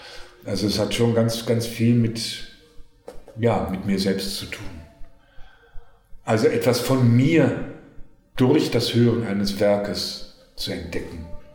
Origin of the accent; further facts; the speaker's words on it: North Rhine-Westphalia, Germany; waren in Deutschland zumindest oder da, wo ich aufgewachsen bin, am Niederrhein